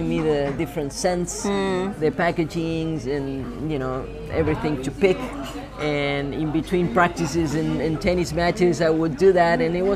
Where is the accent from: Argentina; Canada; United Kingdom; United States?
Argentina; You know, I'm from Argentina.